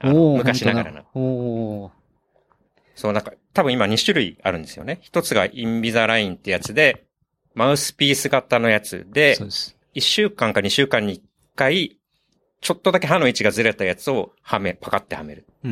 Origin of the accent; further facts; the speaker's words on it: Chiba, Japan; 僕は千葉県出身なので、テレビで見るようなヤンキーが本当にいたんですよ。